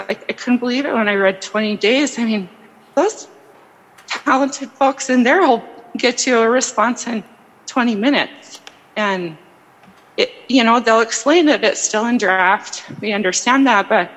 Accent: Montana, United States; And I moved back to my home state after years away and wanted to understand it better and had the opportunity living in Helena

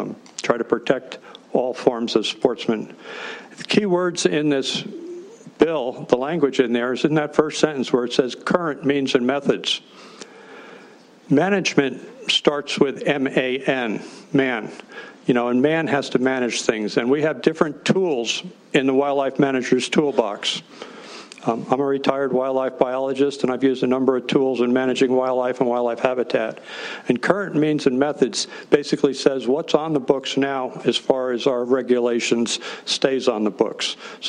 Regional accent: Thompson Falls, Montana, United States; I'm from Thompson Falls, Montana, in Sanders County, very northwestern Montana

